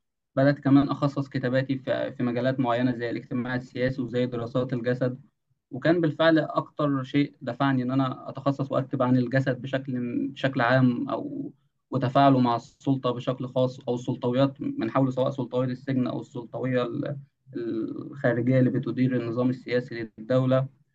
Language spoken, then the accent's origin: Arabic; Damietta, Damietta Governorate, Egypt; كان في دائرة عندنا في دمياط اسمها جنح أمن دولة طوارئ